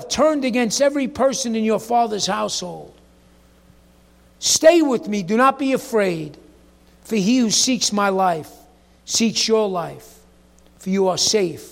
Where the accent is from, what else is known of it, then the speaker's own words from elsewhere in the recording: New York, United States; No, Harlan's from Minnesota. I'm from New York.